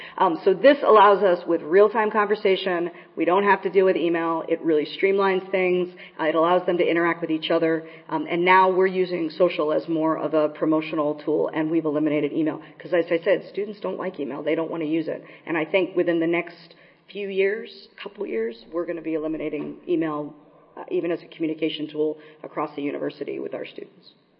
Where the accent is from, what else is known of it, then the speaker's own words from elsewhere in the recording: Santa Cruz, California, United States; a famous lesbian activist in my hometown of Santa Cruz, California.